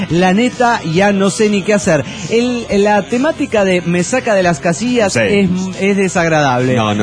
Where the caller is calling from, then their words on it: Cuernavaca, Morelos, Mexico; de Cuernavaca, Moreno, México.